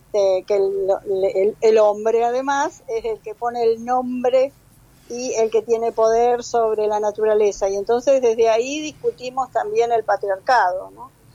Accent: Marcos Paz, Buenos Aires Province, Argentina; y soy de Marcos Paz, no de Merlo

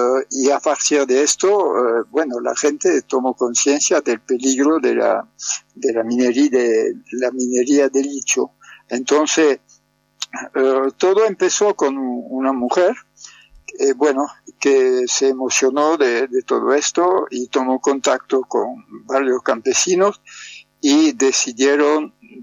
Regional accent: Pyrenees, France; also born or lived in central France; me crié en los Pirineos y después estudié en la costa, cerca de Marsella, en Aix-en-Provence, y trabajé como ingeniero de la construcción durante 4 años por ahí en la costa

